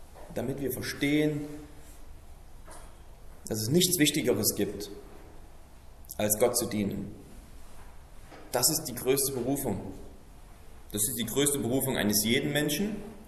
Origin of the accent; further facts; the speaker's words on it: Saxony, Germany; ich komme aus Sachsen, ich bin 27 Jahre alt, das ist meine Identität. Ich bin Staatsbürger in Deutschland